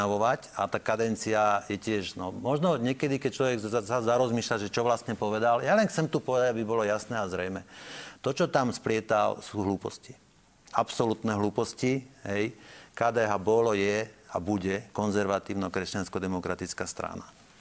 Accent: Žilina Region, Slovakia; ja som z Hornej Oravy, tam není vlak. Tam nechodia vlaky.

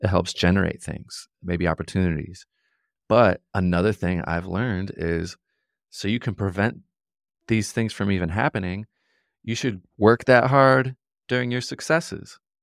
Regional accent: Chicago, Illinois, United States; I'm from Chicago, and my parents and everybody that's from up that way, it's just like work. That's it. It's such a blue-collar city that it's infectious.

